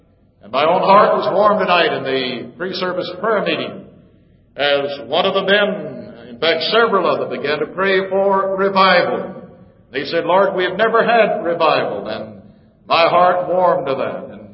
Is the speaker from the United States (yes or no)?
yes; Phoenix, Arizona, United States; I come from Phoenix, Arizona. And sometimes in the summer it gets up to 110, 115 degrees.